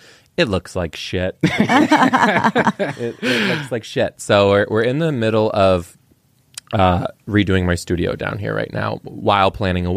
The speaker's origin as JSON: {"language": "English", "region": "Michigan", "country": "United States", "said": "Yeah, he's from North Carolina. I'm from Michigan."}